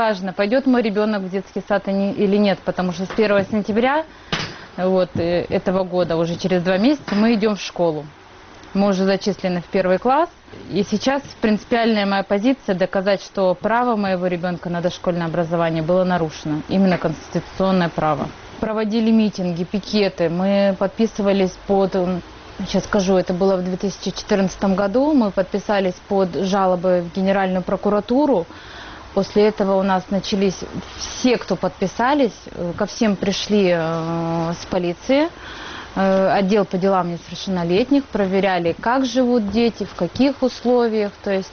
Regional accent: Sayansk, Irkutsk Oblast, Russia; Мы приехали из Иркутской области, город Саянск.

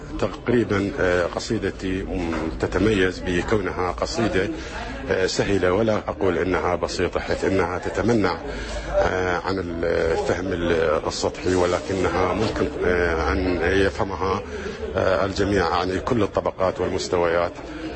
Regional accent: Nasiriyah, Dhi Qar, Iraq; أنا شاعر من الناصرية ومن قرية نائية في تابع لقضاء الشطرة، ولدت كما تقول أمي بعد انتصار ثورة الزعيم عبد الكريم قاسم بخمسة أسابيع.

